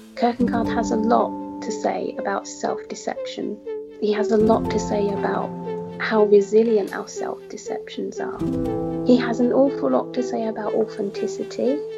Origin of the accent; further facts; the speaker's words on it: East of England, United Kingdom; it was just by chance I returned to where I grew up in Essex.